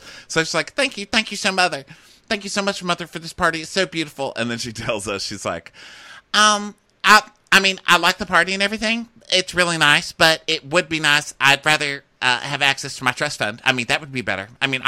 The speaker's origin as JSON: {"language": "English", "region": "Texas", "country": "United States", "said": "It just makes me so proud as a Texan to see that much gayness."}